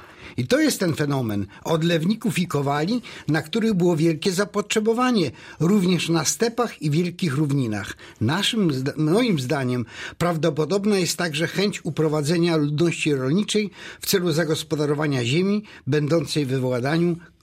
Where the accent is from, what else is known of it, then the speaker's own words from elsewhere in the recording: Jasień, Lubusz Voivodeship, Poland; ponieważ wywodzę się z Jasienia, to mam zaledwie 4 czy 5 kilometrów do tego grodziska